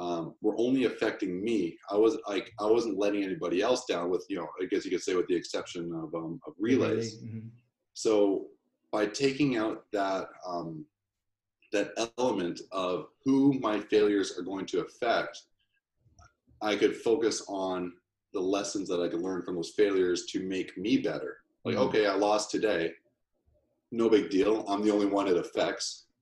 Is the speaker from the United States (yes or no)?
no; Canada; growing up in Canada, we never see swimmers on TV.